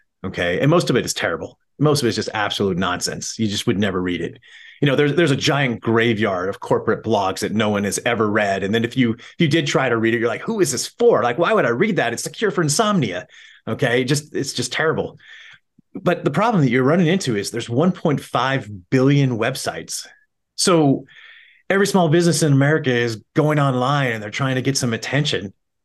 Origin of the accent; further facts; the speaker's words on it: Montana, United States; I grew up shooting. I'm from Montana. I grew up here.